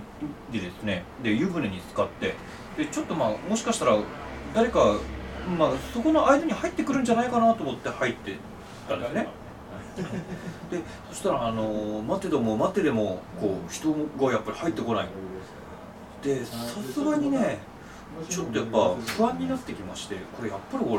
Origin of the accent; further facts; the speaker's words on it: Hokkaido, Japan; あのちなみに僕北海道出身なんですけど、北海道で焼き鳥っていうとあの豚なんですね。